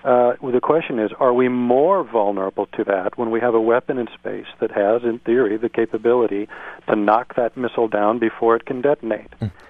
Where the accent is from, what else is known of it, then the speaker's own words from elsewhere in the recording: Montana, United States; I'm a boy from Montana, reminds me of the first time I went to New York